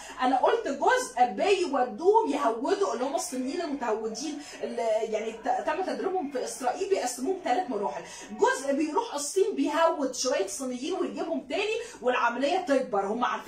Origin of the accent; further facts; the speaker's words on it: Egypt; فلما رحت كانوا مستغربين ان انا قلت لهم انا مصريه